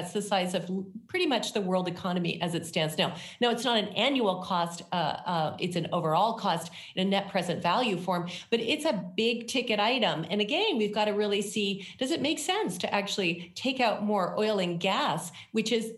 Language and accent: English; Canada; In Canada, which is my home country